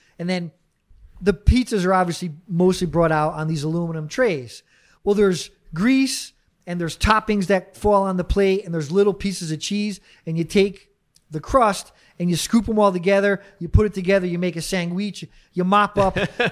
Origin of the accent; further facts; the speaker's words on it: West Haven, Connecticut, United States; So where I grew up in West Haven, and we went to Mike's and Zuppardi's a lot.